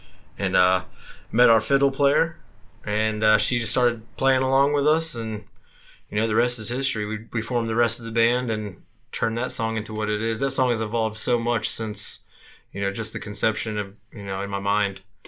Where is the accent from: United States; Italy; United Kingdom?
United States; Front Royal, Virginia; What my hometown is Front Royal, Virginia. It's the canoe capital of Virginia.